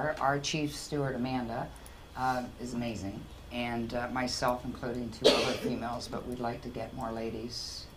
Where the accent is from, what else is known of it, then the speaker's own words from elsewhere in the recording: Toronto, Ontario, Canada; I'm from Toronto, Canada